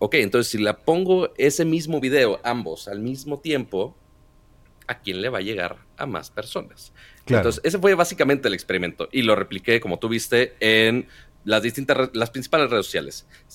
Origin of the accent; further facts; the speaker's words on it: Monterrey, Nuevo León, Mexico; Porque yo soy de Monterrey, la ciudad más fea de Texas.